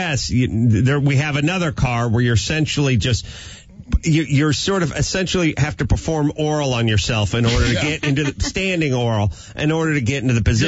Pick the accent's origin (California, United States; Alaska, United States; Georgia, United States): California, United States; North Hollywood; every guy I knew growing up in North Hollywood